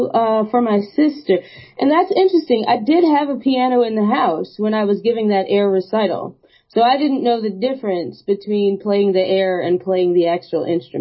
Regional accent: Athens, Georgia, United States; They were doing a special concert in my hometown in Athens, and my mom took me to that show

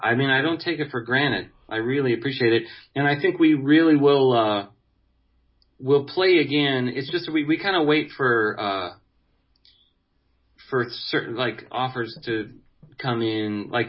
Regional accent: Fairfax, Virginia, United States; born there; I was born at the military base in Fairfax.

